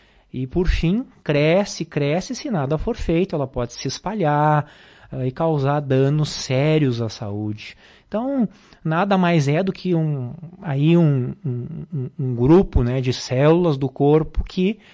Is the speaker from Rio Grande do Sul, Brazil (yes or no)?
yes; Passo Fundo, Rio Grande do Sul, Brazil; Eu sou natural de Passo Fundo.